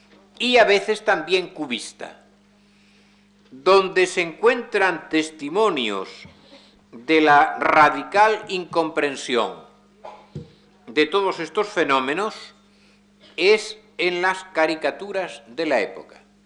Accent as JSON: {"language": "Spanish", "region": "Galicia", "country": "Spain", "said": "Se trata de un diario de mi tierra. Mi experiencia se limita casi exclusivamente a Galicia."}